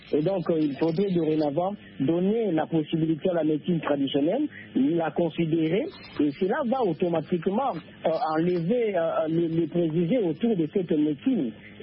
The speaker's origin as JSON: {"language": "French", "country": "DR Congo", "said": "Chez nous, en RDC"}